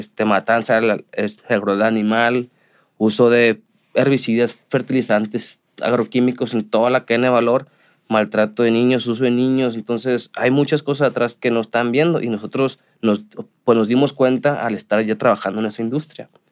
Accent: Mexico; Que si somos mexicanos hay cabeza, inteligencia, sí.

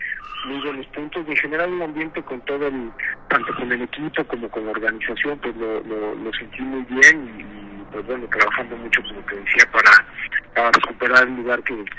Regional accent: Mexico; pero representándonos a todos como mexicanos en los seriales más importantes

